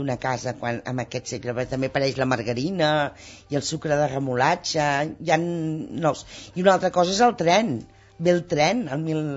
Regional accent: Barcelona, Catalonia, Spain; jo soc molt barcelonina i m'agrada molt Barcelona

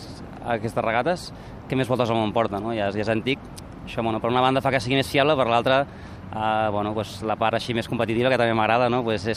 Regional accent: Barcelona, Catalonia, Spain; jo soc de Barcelona de tota la vida

